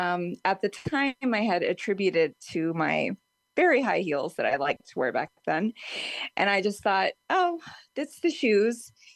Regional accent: San Antonio, Texas, United States; also born or lived in Boston; now in Denver, United States; Originally, I'm from San Antonio, Texas, and I grew up there, and I lived in Boston for a couple of years before finally moving to my forever home here in Denver.

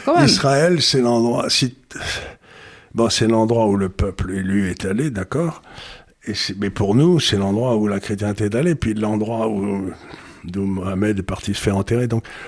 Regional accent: Aleppo Governorate, Syria; born there; quand je suis né en Syrie, je crois que la moitié de la population d'Alep était chrétienne, il devait y avoir 10% de juifs.

